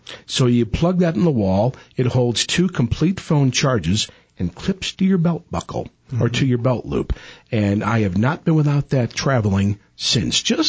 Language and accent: English; Missouri, United States; I'm from Missouri, and along Highway 44, the interstate, I used to see a billboard sign.